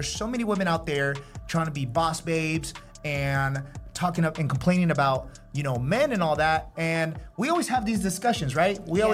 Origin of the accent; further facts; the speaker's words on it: California, United States; As you guys know, I'm former law enforcement, and we're both from California.